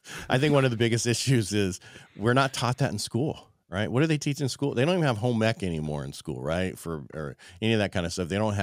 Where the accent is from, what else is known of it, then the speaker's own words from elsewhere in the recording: California, United States; also born or lived in Colorado; I'm originally from the Central Valley of California, which before that I was in Colorado.